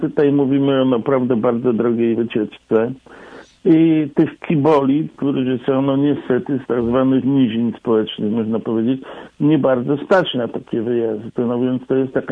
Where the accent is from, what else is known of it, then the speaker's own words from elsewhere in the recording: Poznań, Greater Poland Voivodeship, Poland; ja jestem poznaniakiem